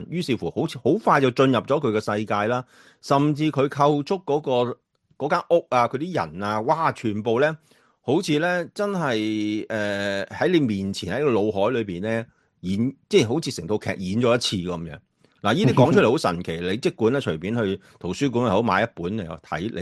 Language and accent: Cantonese; Guangdong, China; 即系蒸生瓜，我哋广东人嗰种